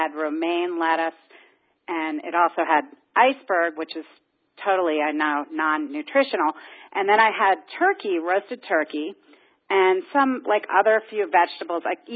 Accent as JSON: {"language": "English", "town": "Pittsburgh", "region": "Pennsylvania", "country": "United States", "said": "I'm from Pittsburgh."}